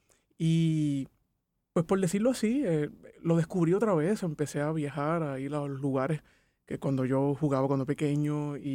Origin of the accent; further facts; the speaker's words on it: Levittown, Puerto Rico; now in Dorado, Puerto Rico; yo soy residente de Dorado, pero me crié por mucho tiempo en Levitown. Me cuidaron en Levitown. Mi mamá hacía casos en Levitown. Mi mamá es trabajadora social. Mis tías vivían allá.